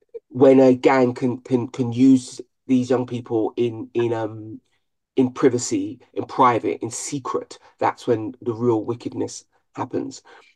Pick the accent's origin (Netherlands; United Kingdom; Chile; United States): United Kingdom; London; I was born and raised in London.